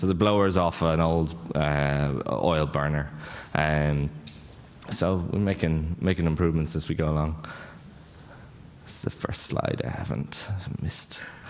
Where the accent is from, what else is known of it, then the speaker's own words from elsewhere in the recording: Ireland; I come from Ireland, from Hackerspace in Dublin, TOG